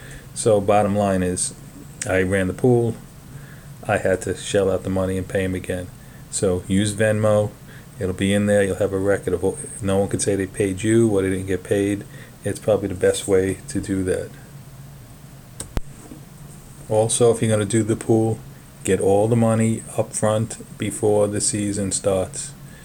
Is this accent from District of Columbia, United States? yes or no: no; Brooklyn, New York, United States; accent: Brooklyn; you've been able to put up with my Brooklyn accent